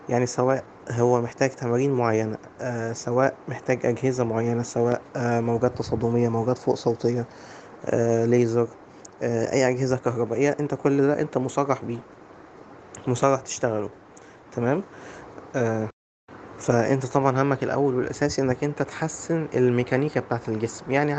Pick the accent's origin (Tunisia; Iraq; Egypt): Egypt; احنا منتشر عندنا في مصر